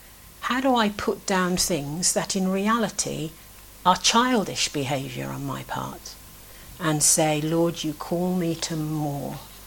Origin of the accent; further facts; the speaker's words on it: United Kingdom; but we're British, so that probably isn't possible.